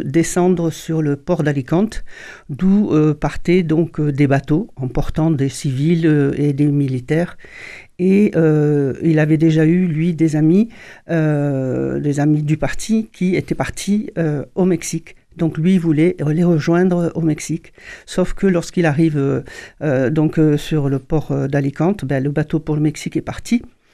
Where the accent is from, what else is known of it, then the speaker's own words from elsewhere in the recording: Morocco; Moi, je suis née au Maroc et j'ai vécu vraiment dans un cocon.